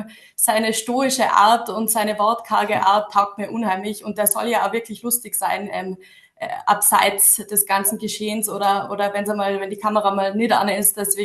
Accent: Kitzbühel, Tyrol, Austria; also born or lived in Sölden; also bin gebürtige Kitzbühlerin, bin in Kitzbühel und Sölden aufgewachsen, also in beiden großen Weltcuporten in Österreich oder in zwei der großen, war dann auf dem Skiinternat

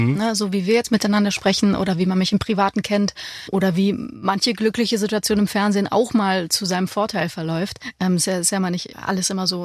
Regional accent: Weimar, Thuringia, Germany; born there; Ich bin in Weimar geboren

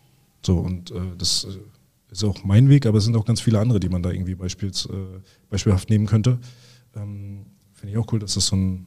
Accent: Rostock, Mecklenburg-Vorpommern, Germany; als Rostocker logischerweise mit Hansa

